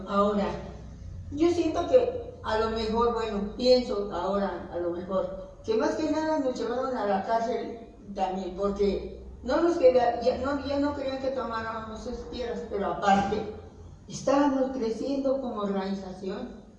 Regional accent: Mexico; Creo yo que como mexicanos tenemos derecho a una tierra donde vivir

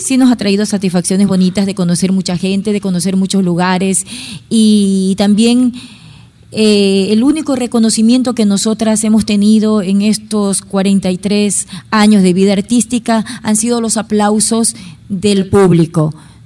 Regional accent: Ecuador; somos ecuatorianas, esto es nuestro orgullo de ser ecuatorianas, de haber nacido en esta patria chica

